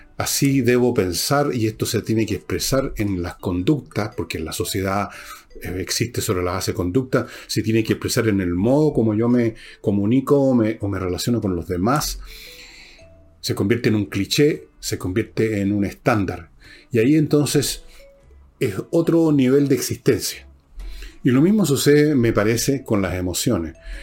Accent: Chile; Uno ha visto en el curso de nuestra vida como ciudadanos chilenos

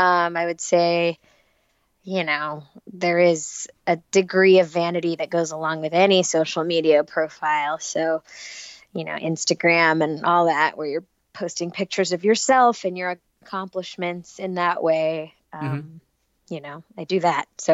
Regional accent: Los Angeles, California, United States; I'm from Los Angeles, and when you're a kid who grows up here, it's kind of part of the deal where you at least try out acting because it's so accessible.

